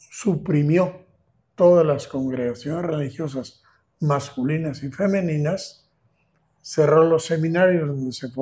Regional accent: Bergara, Basque Country, Spain; Bueno, en mi pueblo, que tenía 14.000 habitantes, era ayer bastante industrial, Vergara

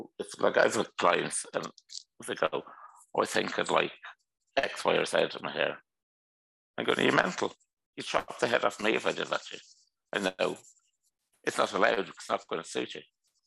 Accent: Ireland; So I think being Irish, you just get yourself stuck in.

